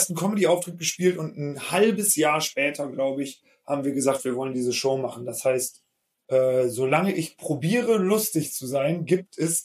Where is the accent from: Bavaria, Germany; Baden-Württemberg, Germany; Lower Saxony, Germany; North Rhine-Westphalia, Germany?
Lower Saxony, Germany; Hagen am Teutoburger Wald; also ich komme nicht direkt aus Osnabrück, ich komme aus Hagen am Teutoburger Wald